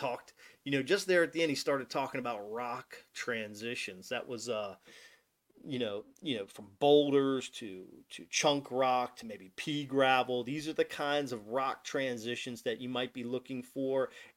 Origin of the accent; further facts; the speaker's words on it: Del Rio, Texas, United States; possibly down there at Lake Amistad, my hometown, in Del Rio, Texas.